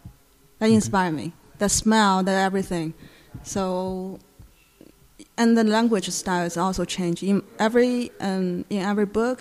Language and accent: English; Shanghai, China; also born or lived in Harbin; I grew up in Shanghai.